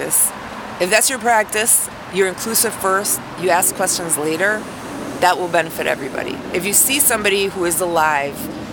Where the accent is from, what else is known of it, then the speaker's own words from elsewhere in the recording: New York, United States; moved away; being a New Yorker and all, or a former New Yorker